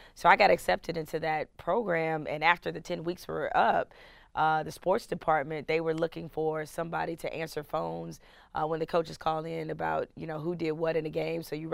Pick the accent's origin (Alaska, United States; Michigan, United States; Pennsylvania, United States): Michigan, United States; Detroit; I grew up in Detroit. Detroit during the late 80s, early 90s, everybody was a Michigan fan